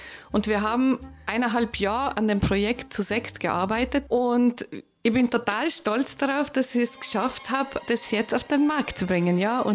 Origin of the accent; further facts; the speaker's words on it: Sweden; Ja, ich bin Schwedin